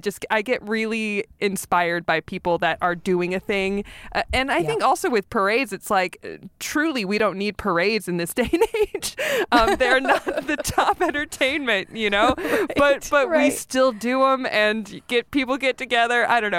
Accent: North Hollywood, California, United States; I grew up in North Hollywood. So my joke is that I'm like a second generation Hollywood dream chaser.

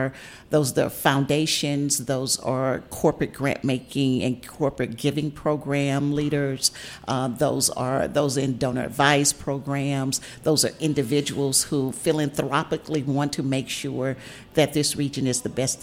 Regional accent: St. Louis, Missouri, United States; I am from the Midwest. I am from Missouri, from St. Louis.

